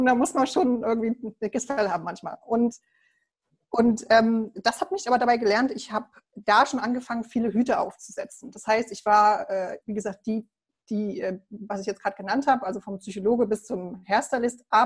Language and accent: German; Thuringia, Germany; Ich bin auf dem Dorf aufgewachsen, ja, im ländlichen Thüringen.